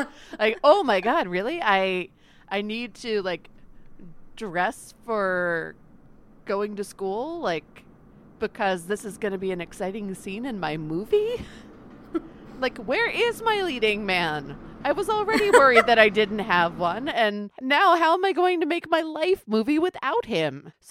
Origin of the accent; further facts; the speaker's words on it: Maryland, United States; That sounds very similar to Flibbity Flop, which is where I grew up in Maryland.